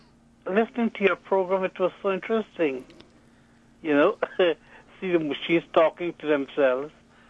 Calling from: Brooklyn, New York, United States; I'm here. I'm calling from Brooklyn.

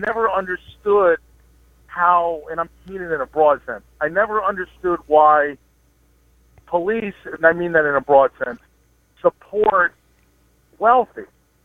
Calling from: Babylon, New York, United States; I'm on Osher Parkway now in Babylon. Okay. Calling from Long Island.

